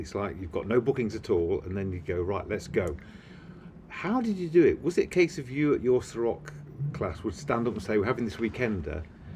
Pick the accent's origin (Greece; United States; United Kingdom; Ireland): United Kingdom; Midlands; We're from the Midlands, and there are very few people from our area here.